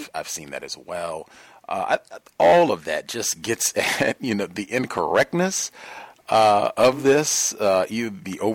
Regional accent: East Coast, United States; I grew up on the East Coast. I didn't grow up out here.

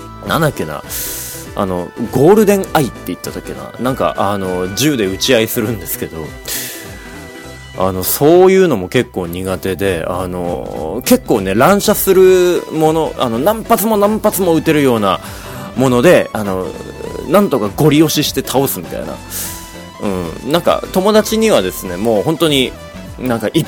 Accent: Sapporo, Hokkaido, Japan; 札幌に僕ずっと住んでたから、生まれてから今年の3月までずっと生まれも育ちも札幌市だった

